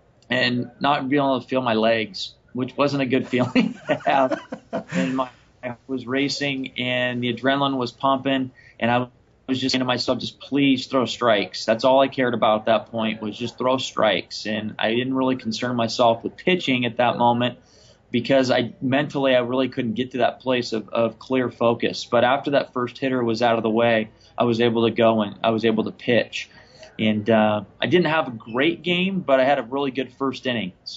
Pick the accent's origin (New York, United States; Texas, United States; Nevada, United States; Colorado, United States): Nevada, United States; Gardner; I was in bed getting ready to take a flight back to my hometown of Gardner, Nevada, spend the winter with my family